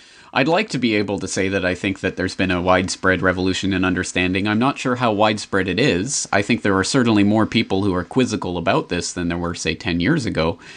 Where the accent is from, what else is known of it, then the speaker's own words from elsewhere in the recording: Canada; now in Japan; As a Canadian who lives in Japan